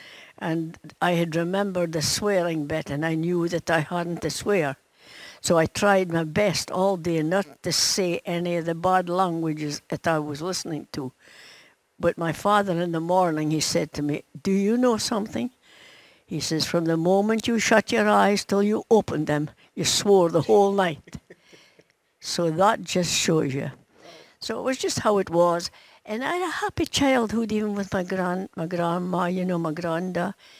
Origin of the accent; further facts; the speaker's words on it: Peterhead, Scotland, United Kingdom; I was born in Ellen, just outside Peterhead, and came to live in Peterhead when I was just a baby.